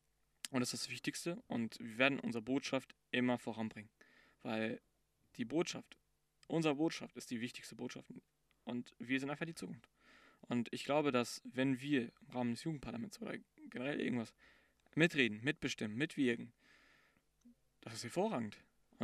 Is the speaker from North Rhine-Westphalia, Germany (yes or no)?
yes; Bottrop, North Rhine-Westphalia, Germany; wenn die mich fragen … wo kommst du her? Ich so, ja, klar, Bottrop aus dem Ruhrgebiet, ne? Also ich bin auch ganz stolz